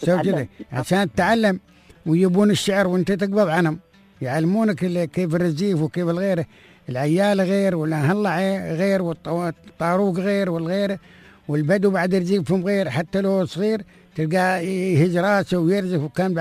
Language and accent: Arabic; Oman; هذا ندور نحن من عمان نقول جديد